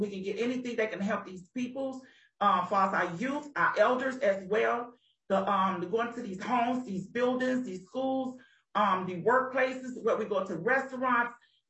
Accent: Chicago, Illinois, United States; now in Duluth, United States; And I am from Chicago, Illinois. And like I said, I just moved here in 2004.

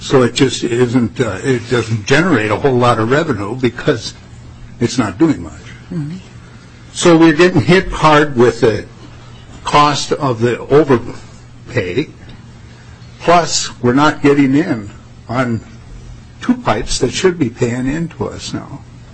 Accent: Minnesota, United States; I'm from Red Lake County.

